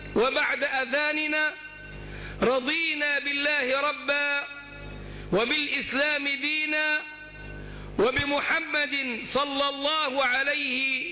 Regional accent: Sohag Governorate, Egypt; قلت: من سوهاج. قال: لا، أنت من المنصورة. قلت له: أنا من سوهاج، هل أنت من المنصورة؟

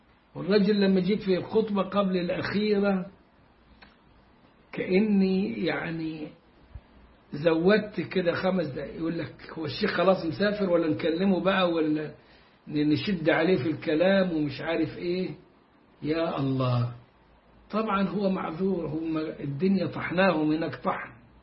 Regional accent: Egypt; لكن عندنا في مصر كانت منتشرة جدا

